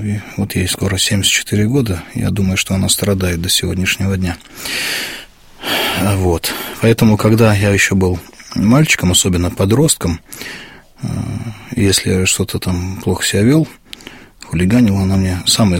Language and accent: Russian; Volzhsk, Mari El, Russia; И вот мое раннее детство прошло на Средней Волге. Родился в городе Волжск, республика Мариэл. Это 60 километров от Казани.